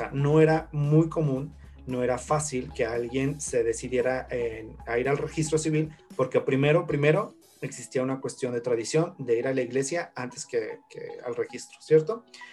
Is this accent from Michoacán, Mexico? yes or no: no; Zacatecas, Mexico; soy historiador, soy zacatecano